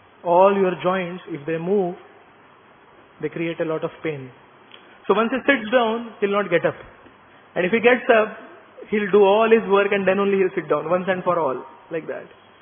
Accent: Maharashtra, India; first language Marathi; English is a second language; In my native language, which is Marathi, there's a saying, Roz mare tala kon rade.

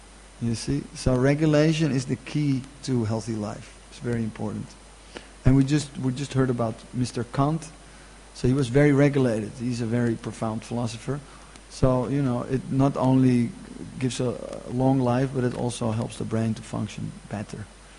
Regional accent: Netherlands; English is a second language; But then, you know, I'm from Holland.

